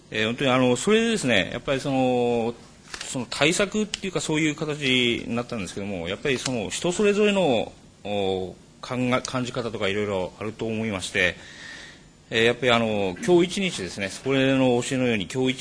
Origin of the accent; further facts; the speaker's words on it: Ibaraki, Japan; こんにちは。茨城から来た